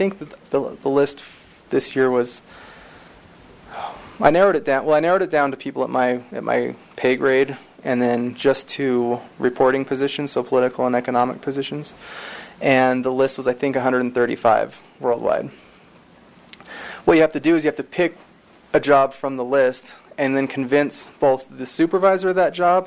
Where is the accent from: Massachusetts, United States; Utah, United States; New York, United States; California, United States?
Utah, United States; So I ended up in Tijuana because I'm from Utah, you know. It's, you know, like a day drive from here to there.